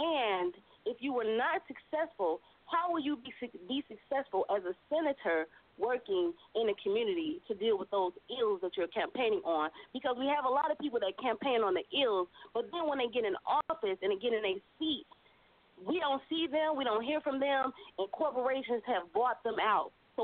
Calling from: Minneapolis, Minnesota, United States; I'm calling from Minneapolis, North Minneapolis.

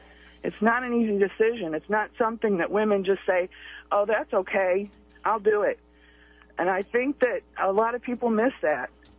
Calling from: Salem, United States; from Salem.

